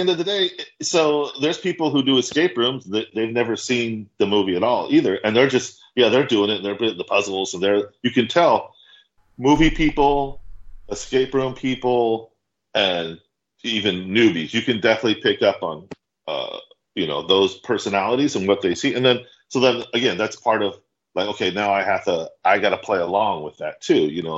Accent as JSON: {"language": "English", "town": "Oakland", "region": "California", "country": "United States", "tie": "born or raised there", "said": "I grew up outside of Oakland, California, and I saw a lot of black exploitation movies."}